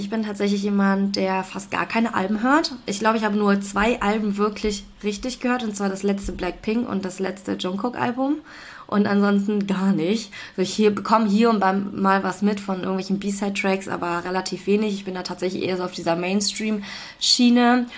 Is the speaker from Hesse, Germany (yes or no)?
no; North Rhine-Westphalia, Germany; ich komme doch eigentlich aus NRW und da kenne ich auch so viele Leute